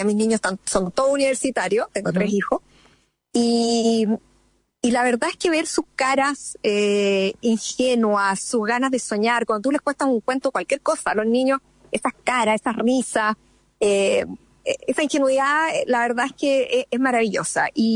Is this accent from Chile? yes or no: yes; Santiago, Santiago Metropolitan Region, Chile; de lo que somos los santiaguinos